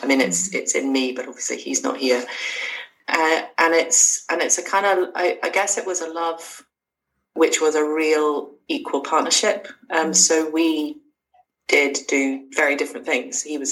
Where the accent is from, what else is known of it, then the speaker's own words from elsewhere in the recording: Oxford, South East England, United Kingdom; now in Scotland, United Kingdom; I've now lived here longer than the place I come from. So I come from Oxford and was born and brought up in Oxford.